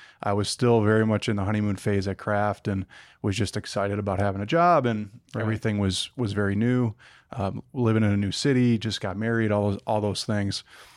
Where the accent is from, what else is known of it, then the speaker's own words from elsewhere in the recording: Detroit, Michigan, United States; So, you know, growing up in Detroit, went to Michigan State, was studying supply chain